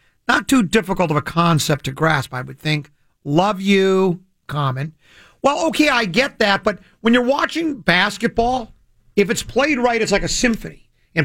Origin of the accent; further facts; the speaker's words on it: Detroit, Michigan, United States; born there; I was born in Detroit. I was a Tigers fan.